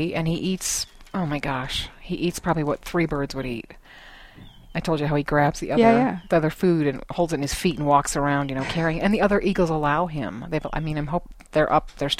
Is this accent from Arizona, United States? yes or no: yes; Arizona, United States; You know, I grew up in Arizona